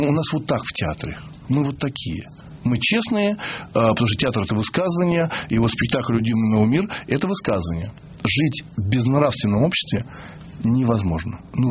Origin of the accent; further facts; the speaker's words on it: Moscow, Russia; я там коренной москвич, да, с какой-то историей, ну, московской большой очень историей, да